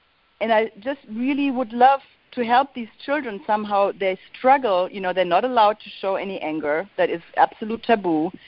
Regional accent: Charleston, United States; I'm from Charleston.

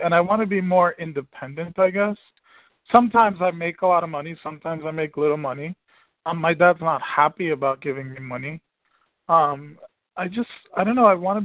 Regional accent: New Jersey, United States; from New Jersey.

